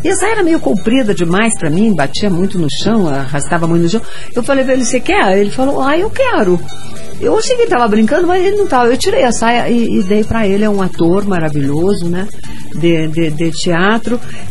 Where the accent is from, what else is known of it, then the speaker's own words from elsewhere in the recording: Santa Catarina, Brazil; now in Curitiba, Brazil; eu sou catarinense, mas eu sou curitibano também, né?